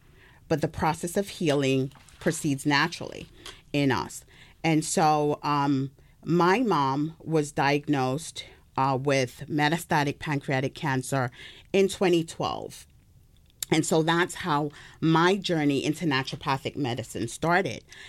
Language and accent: English; United Kingdom; accent: British; But I also have a British accent. So if I'm talking Ooh. To family from the UK, then, you know, Ooh. My accent naturally emerges.